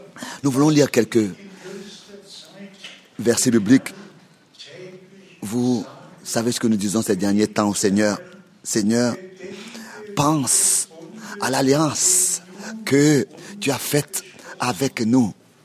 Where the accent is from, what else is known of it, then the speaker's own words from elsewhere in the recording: Germany; particulièrement avec moi en tant qu'Allemand